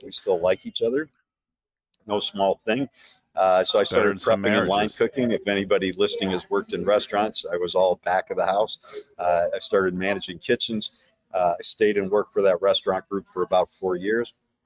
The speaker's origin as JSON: {"language": "English", "town": "Chicago", "region": "Illinois", "country": "United States", "tie": "born or raised there", "said": "and I grew up in Chicago where you could get it, and you couldn't get it here."}